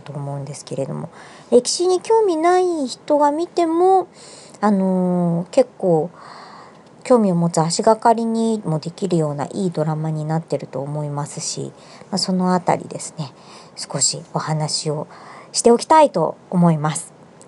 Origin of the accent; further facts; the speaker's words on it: Fukuoka, Japan; 旅する博多っ子